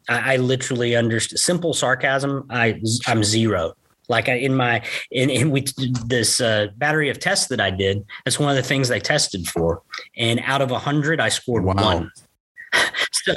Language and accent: English; Gainesville, Texas, United States; he and I were born next door to each other, 6 weeks apart. I mentioned I went to boarding school. We grew up here in Gainesville, Texas together, went to boarding school together.